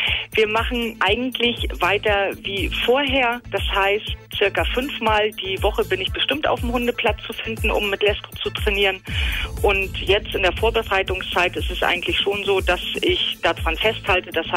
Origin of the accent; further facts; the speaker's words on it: Lübeck, Schleswig-Holstein, Germany; Ich komme aus Lübeck